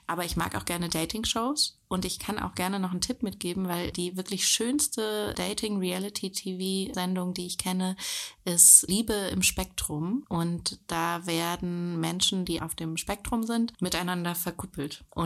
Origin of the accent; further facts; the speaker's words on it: Berlin, Germany; ich bin 37 Jahre alt, bin Berlinerin und lebe mit meinem Partner und meinem einjährigen Sohn und meinem fast 15-jährigen Dackel in Kreuzberg.